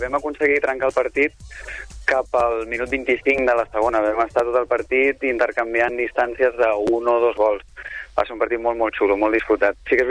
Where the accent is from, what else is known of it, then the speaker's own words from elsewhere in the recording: Gavà, Catalonia, Spain; born there; Jo, la veritat, jo soc nascut a Gavà i no ho porto tan arrelat